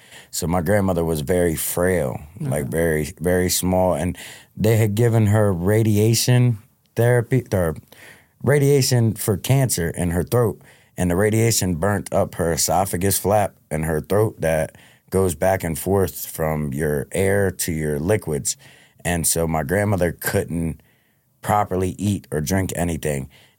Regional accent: Delaware, United States; Yeah, born and raised in Delaware.

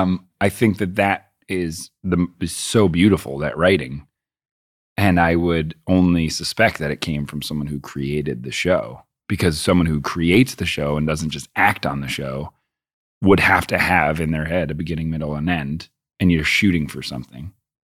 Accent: Boston, Massachusetts, United States; I mean, I grew up in Boston.

